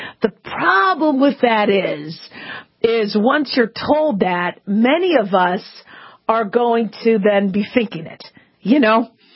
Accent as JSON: {"language": "English", "town": "Phoenix", "region": "Arizona", "country": "United States", "tie": "born or raised there", "said": "I grew up in Phoenix, Arizona, and you know, scorpions were all over the place."}